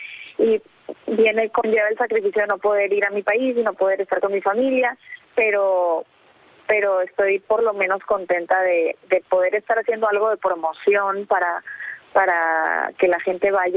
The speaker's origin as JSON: {"language": "Spanish", "country": "Mexico", "said": "tener uno de esos proyectos que tengo planeados en México que se concrete y poder hacer algo padre en mi país, que la verdad extraño que no he hecho algo en México desde hace muchos años"}